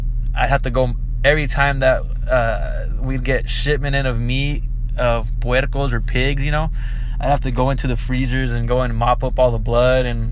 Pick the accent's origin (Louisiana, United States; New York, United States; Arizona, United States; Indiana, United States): Arizona, United States; Tucson; Like, growing up in Tucson, which, by the way, they have the best chorizo out there.